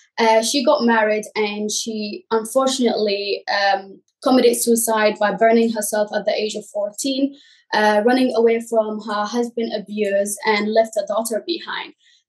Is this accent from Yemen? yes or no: yes; Yemen; now in United Kingdom; I'm from Yemen. I live in the UK.